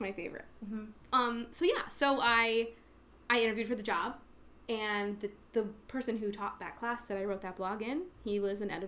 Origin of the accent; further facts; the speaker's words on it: Kingston, Pennsylvania, United States; But yeah, I'm from Kingston, which is just outside Wilkes-Barre.